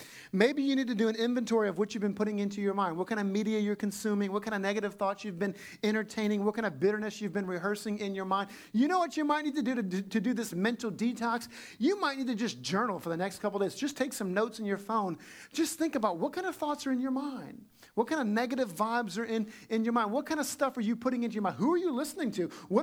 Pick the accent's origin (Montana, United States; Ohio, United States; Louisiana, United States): Louisiana, United States; I'm from Louisiana, so I feel really at home in a swamp in the marshes.